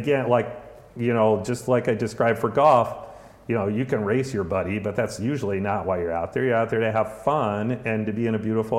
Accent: East Coast, United States; I grew up on the East Coast of the States

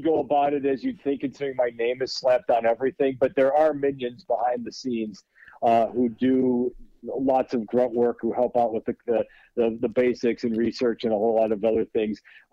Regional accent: Minneapolis, Minnesota, United States; also born or lived in Wisconsin; now in Chicago, United States; I grew up in Minneapolis. He worked in the University of Minnesota. I went to Wisconsin because it got me in-state tuition with Minnesota. And then I live in Chicago.

